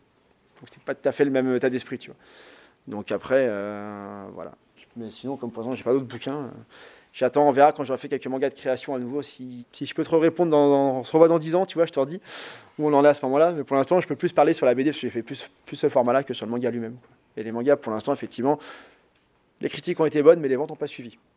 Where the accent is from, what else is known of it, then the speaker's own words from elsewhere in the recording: France; L'histoire de France, parce que j'ai grandi en France